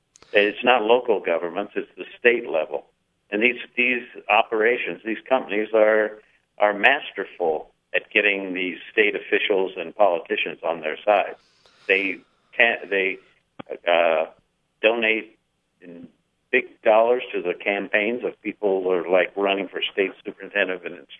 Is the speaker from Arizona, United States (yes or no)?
yes; Arizona, United States; a lot of the operations moved out of there and came to my home state of Arizona, where regulation was almost non-existent.